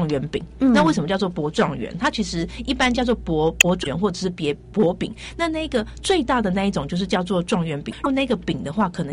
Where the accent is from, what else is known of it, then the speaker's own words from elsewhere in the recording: Taipei, Taiwan; also born or lived in Tainan; 因为像我本身是台南人嘛、嗯、那我从小生活在台北，那我就其实我居住的地区就是没有这样子的习惯。